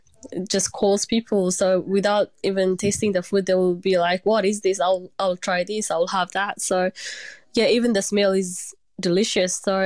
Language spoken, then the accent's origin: English; Ethiopia; now in Wollongong, Australia; we came to Wollongong straight from Ethiopia, and it feels really like home.